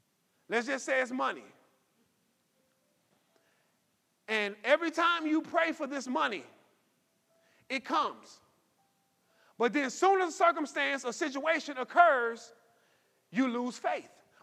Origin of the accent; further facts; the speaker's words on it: United States; me being an American, born in America, living in America my entire life